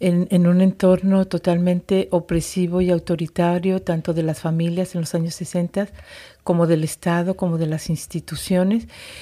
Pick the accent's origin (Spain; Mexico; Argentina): Mexico; soy una mujer mexicana que era profesora en mi país de antropología, sociología e historia